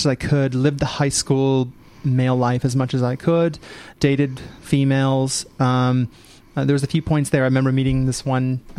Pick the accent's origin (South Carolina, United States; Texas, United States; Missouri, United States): Missouri, United States; St. Louis; So growing up in the Midwest in St. Louis